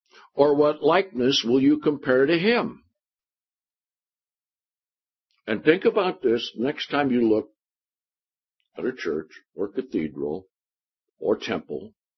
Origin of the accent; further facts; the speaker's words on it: Washington, United States; I remember growing up in Washington, there were the Native Indians around there, and they always had these totem poles.